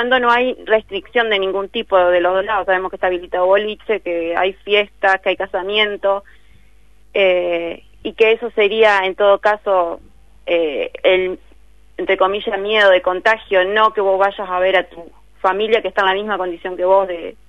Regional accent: Uruguay; now in Concepción del Uruguay, Argentina; Mi esposo y yo somos uruguayos y vivimos acá. Vinimos a estudiar y nos radicamos acá en Concepción del Uruguay.

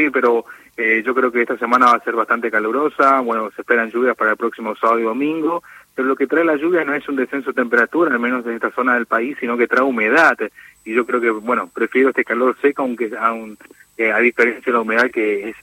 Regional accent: Formosa, Argentina; quizás sos de Formosa, yo soy de allá

